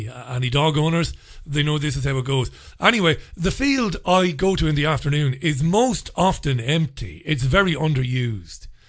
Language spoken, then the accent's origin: English; Waterford, Munster, Ireland; I was based in Waterford. I was born and bred in Waterford, worked for WLRFM in Waterford.